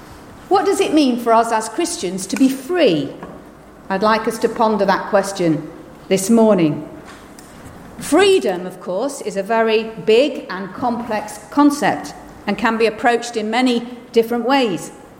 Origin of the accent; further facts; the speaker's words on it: United Kingdom; In my home country of the UK